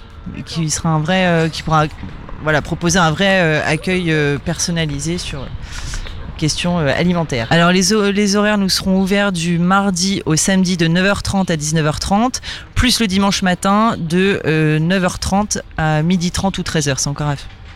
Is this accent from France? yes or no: yes; Épouville, Normandy, France; moved away as an adult; je suis d'origine havraise, enfin d'Épouville plus précisément.